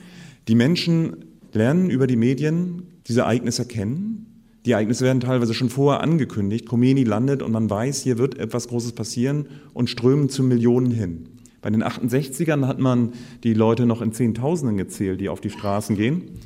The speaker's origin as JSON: {"language": "German", "town": "Potsdam", "region": "Brandenburg", "country": "Germany", "tie": "born or raised there", "said": "auch meiner Heimat in Potsdam"}